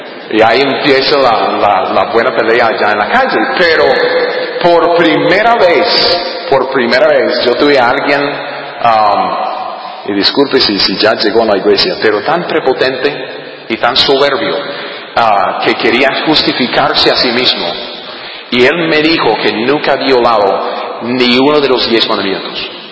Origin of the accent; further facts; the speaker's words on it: United States; Spanish is a second language; yo soy gringo, ok, de los Estados Unidos.